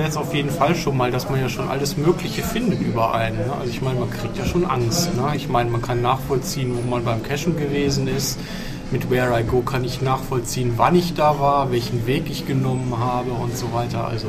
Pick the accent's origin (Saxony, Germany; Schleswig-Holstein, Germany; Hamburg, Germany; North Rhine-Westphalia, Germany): Hamburg, Germany; ja, ich bin aus Hamburg